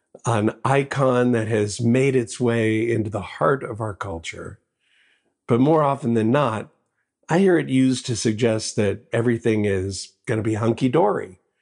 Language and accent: English; United States; But as an American, I expect things to be easy.